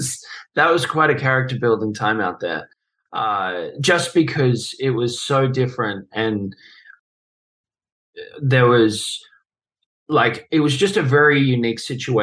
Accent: Australia; the kind of sports that I was doing in growing up in Australia is very Australian sports.

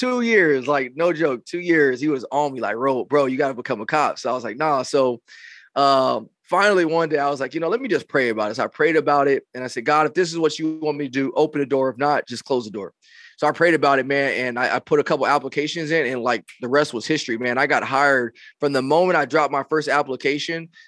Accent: Rialto, California, United States; also born or lived in San Bernardino; now in Corona, United States; So I live in this in the Corona area of California, but I grew up in Rialto. And Rialto is a very interesting city. I always like to say I grew up in Rialto and San Bernardino

